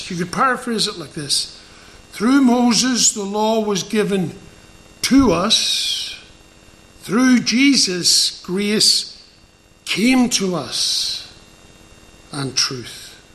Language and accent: English; Ireland; I'm an Irishman. I could never get away with saying that publicly.